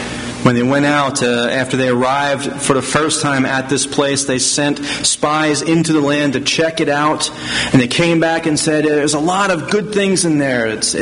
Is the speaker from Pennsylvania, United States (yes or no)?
yes; Pennsylvania, United States; The place where I grew up in West Mount Airy was developed about the turn of the 20th century, about 1900.